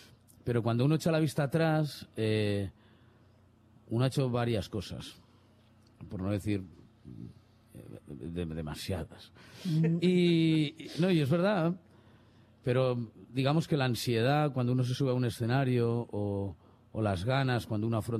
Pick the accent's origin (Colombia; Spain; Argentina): Spain; Santander, Cantabria; also born or lived in Madrid; Soy cántabro, soy de Santander. La leyenda dice efectivamente que nací en Madrid, pero por pura equivocación.